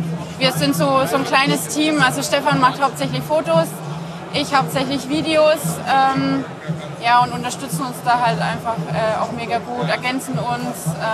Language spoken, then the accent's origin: German; Bamberg, Bavaria, Germany; Nee, gar nicht. Ich komme aus Bamberg, aus Bayern.